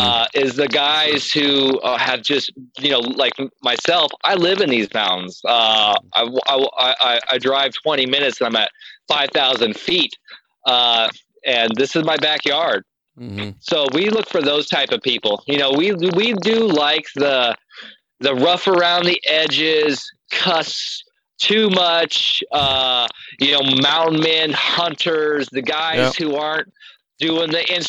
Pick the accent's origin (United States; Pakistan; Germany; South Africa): United States; Colorado; I was raised in the Colorado Rockies in the 80s when my dad had the gold mine. I was 7 years old.